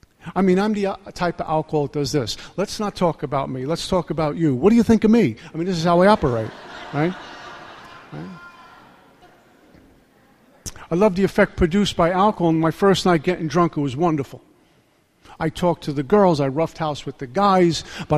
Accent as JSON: {"language": "English", "town": "Brooklyn", "region": "New York", "country": "United States", "tie": "born or raised there", "said": "I was 14 years old. I grew up in Brooklyn."}